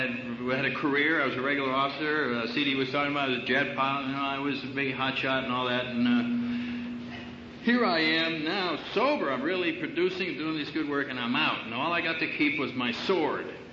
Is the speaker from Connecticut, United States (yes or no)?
yes; New Haven, Connecticut, United States; I was in New Haven, Connecticut, which is where I was born, and it's my hometown.